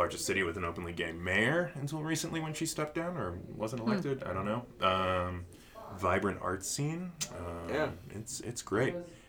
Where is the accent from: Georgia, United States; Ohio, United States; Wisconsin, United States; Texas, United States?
Texas, United States; Houston; Baby, Houston. Houston, right. Central Houston.